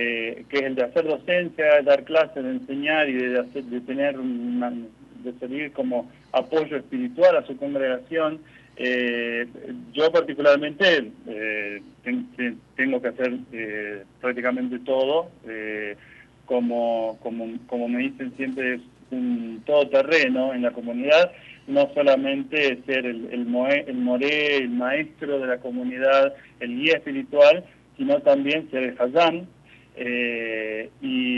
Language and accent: Spanish; Argentina; accent: Argentine; also born or lived in Cuba; now in El Salvador; yo soy argentino y me delata mi acento, a pesar de que ya hace casi 7 años que estoy viviendo fuera de la Argentina. Primero estuve 3 años dirigiendo la comunidad de Cuba y posteriormente vine con mi familia a vivir aquí a El Salvador